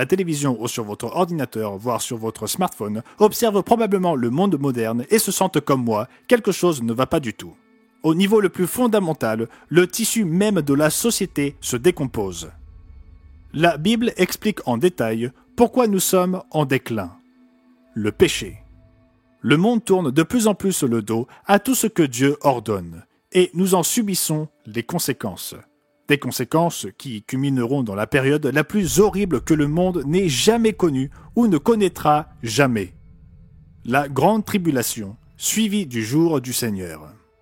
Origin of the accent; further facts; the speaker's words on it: United States; Personnellement, je suis un Américain, et laissez-moi être franc avec vous au sujet de mon pays.